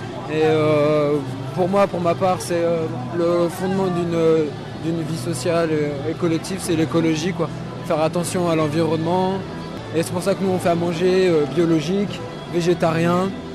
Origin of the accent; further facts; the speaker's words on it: Montpellier, Occitanie, France; On vient de Montpellier.